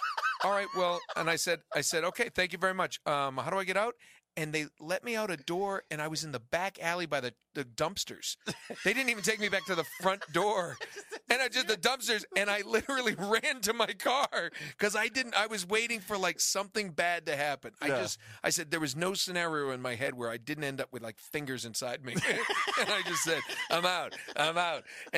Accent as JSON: {"language": "English", "region": "East Coast", "country": "United States", "said": "I'm from the East Coast, so can I ask you a quick question?"}